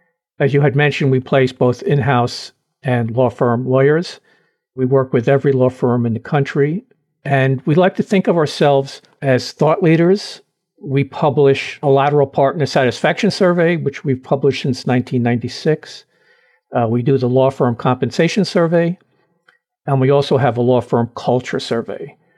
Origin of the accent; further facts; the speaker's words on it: Brooklyn, New York, United States; Well, I'm as New York as anybody can be. I was born and raised in Brooklyn. I spent my entire educational career in the city of New York.